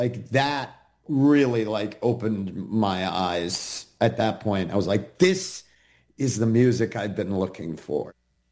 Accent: Maine, United States; I grew up in Maine in a very rural environment where you weren't supposed to show a lot of emotion.

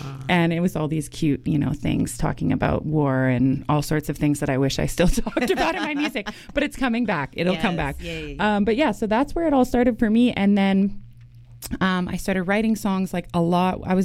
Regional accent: Nelson, British Columbia, Canada; also born or lived in Boston; So I was born in Boston and then I w moved to BC to Nelson, BC

